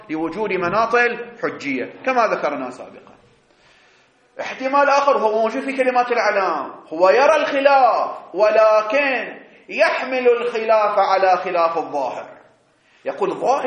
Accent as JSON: {"language": "Arabic", "country": "Bahrain", "said": "وعن عندنا في البحرين شياب"}